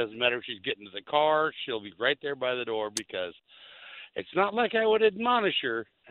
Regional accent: Arkansas, United States; I'm originally from Arkansas, raised by Southern parents

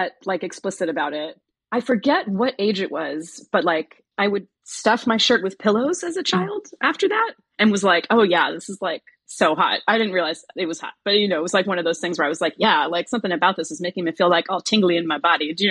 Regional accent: Florida, United States; You know, I grew up in South Florida and it's always been a bit of a trash fire

